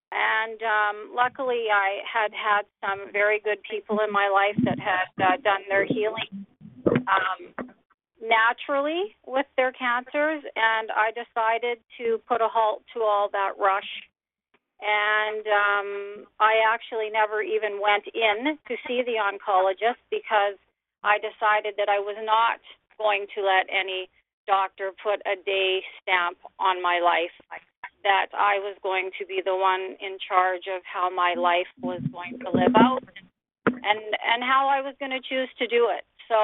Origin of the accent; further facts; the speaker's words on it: Abbotsford, British Columbia, Canada; from Abbotsford.